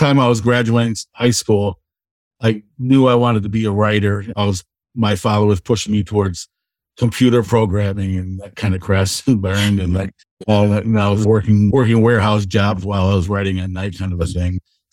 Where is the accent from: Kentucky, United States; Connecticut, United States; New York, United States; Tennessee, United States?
Connecticut, United States; South Windsor; So, but we also call it a South Side story because I'm from South Windsor.